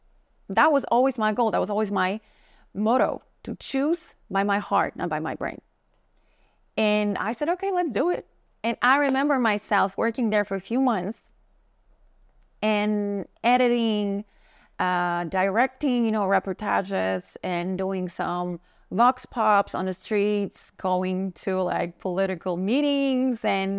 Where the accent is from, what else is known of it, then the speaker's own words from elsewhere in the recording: Radomsko, Łódź Voivodeship, Poland; English is a second language; So I just went to my hometown. Little hometown, 50,000 people, Radomsko. Say hello to them.